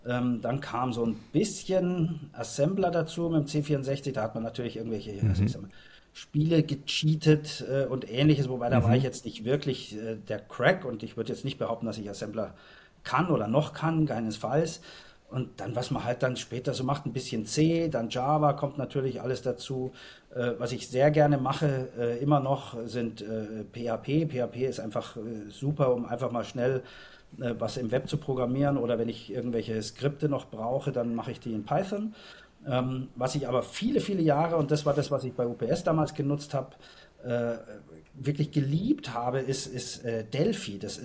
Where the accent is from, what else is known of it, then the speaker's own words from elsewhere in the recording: Munich, Bavaria, Germany; Also ich bin ja Münchner und habe da gelebt und bin dort aufgewachsen.